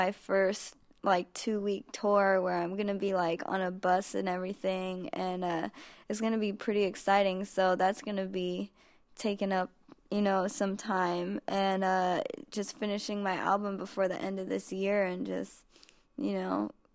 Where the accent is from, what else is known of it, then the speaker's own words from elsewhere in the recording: Oakland, California, United States; now in Los Angeles, United States; growing up in Oakland and then coming down to LA and just seeing the difference between, like, the LA culture and the Bay Area culture.